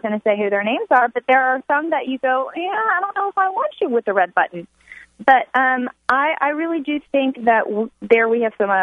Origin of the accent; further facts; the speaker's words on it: Titusville, Florida, United States; So, and being a Florida girl, I'm from Titusville, Florida.